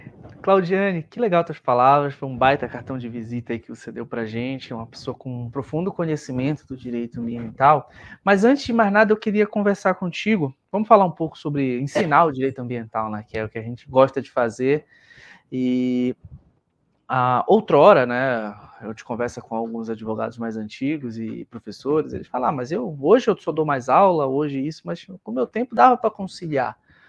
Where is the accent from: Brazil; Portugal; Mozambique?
Brazil; Amazon; eu sou da Amazônia, eu sou amazônida